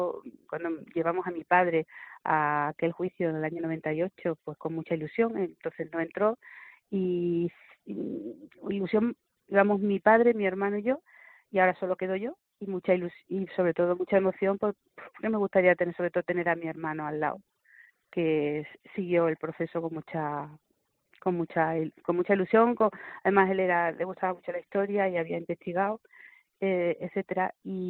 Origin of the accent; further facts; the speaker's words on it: Cáceres, Extremadura, Spain; Nosotros somos de Cáceres, mi tío era de un pueblo de Cáceres, en Madrid, nació en Madrid